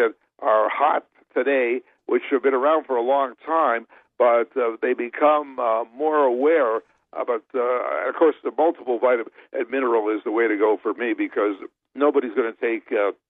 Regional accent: Canada; I grew up in Canada, pretty cold climate.

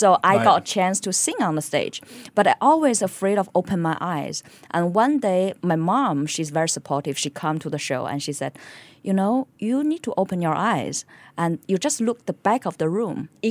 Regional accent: Northeast China, China; I would like to sing a song from my hometown, northeastern China, a folk song that I heard since I was a baby.

